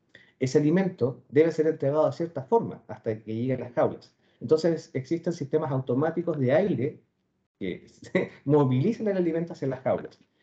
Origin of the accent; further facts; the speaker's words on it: Chile; Es la segunda exportación más importante no cobre dentro de lo que nosotros producimos como chilenos.